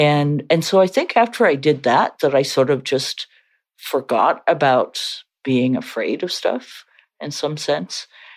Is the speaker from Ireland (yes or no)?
no; Edmonton, Alberta, Canada; accent: Scottish; also born or lived in Scotland; we moved from Edinburgh, Scotland to Edmonton, Alberta. I was born in Canada, but we moved to Scotland when I was four. And when I came back, it was really, really difficult culture shock because I was going from a girls' school to a co-ed school, and I had a very strong Scottish accent.